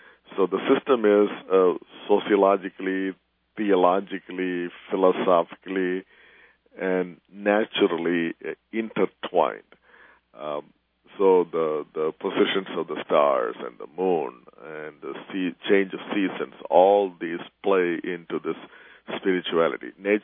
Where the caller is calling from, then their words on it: St. Louis, Missouri, United States; I'm talking from St. Louis, and 15 miles west of me is a $9 million Hindu temple building